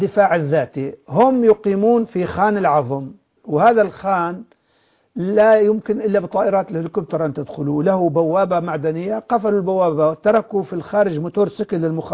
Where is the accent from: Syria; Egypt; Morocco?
Syria; Jarjanaz, Idlib Governorate; وأنا عادة آتي إلى الكراج من قريتنا جرجناز إلى المعرة